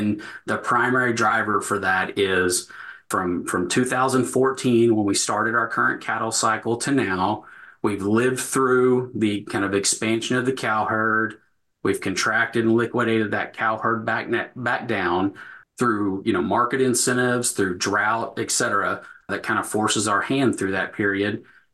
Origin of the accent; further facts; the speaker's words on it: El Reno, Oklahoma, United States; So to keep it a little brief, so I grew up in El Reno, Oklahoma, kind of typical family operation for the area, some wheat, some cows, some yearlings